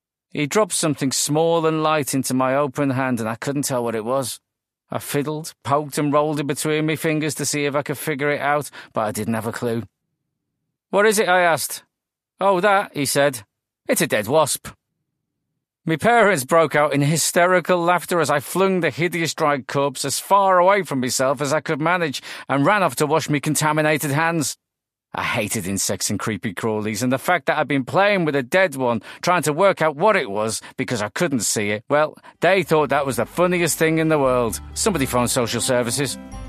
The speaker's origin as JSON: {"language": "English", "town": "Liverpool", "region": "North West England", "country": "United Kingdom", "tie": "born there", "said": "I was born in Liverpool."}